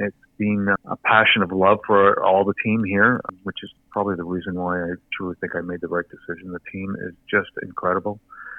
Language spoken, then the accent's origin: English; Greenfield Park, Quebec, Canada; I grew up in Greenfield Park. She grew up in NDG.